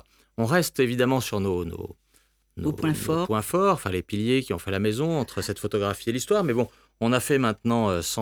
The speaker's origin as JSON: {"language": "French", "region": "Occitanie", "country": "France", "said": "Je suis originaire des Cévennes."}